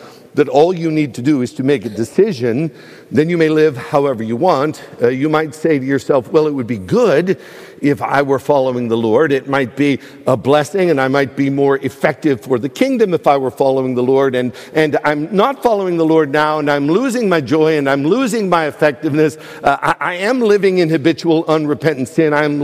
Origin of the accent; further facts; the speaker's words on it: DuBois, Pennsylvania, United States; I was raised in a small Christian and Missionary Alliance church in my hometown of Dubois, Pennsylvania.